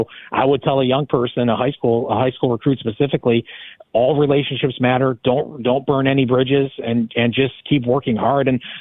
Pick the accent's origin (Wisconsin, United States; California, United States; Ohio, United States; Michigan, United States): Ohio, United States; Cleveland; and we're all from Cleveland. We all recognize how important high school sports in our hometown is